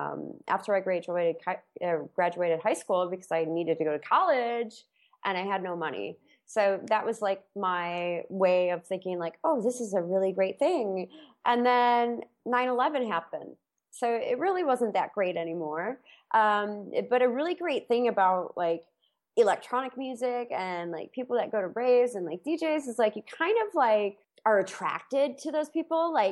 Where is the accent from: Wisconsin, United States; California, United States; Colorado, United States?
Wisconsin, United States; now in Singapore; So actually, I'm originally from Wisconsin, so a really small town in between Milwaukee and Chicago. So I kind of grew up in that, you know, that like Chicago house scene